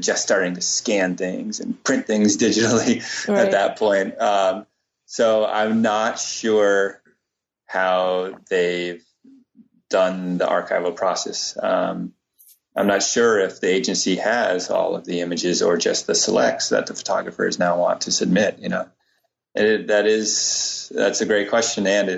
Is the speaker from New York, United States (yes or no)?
no; Cambridge, Massachusetts, United States; And I grew up in Cambridge, Mass.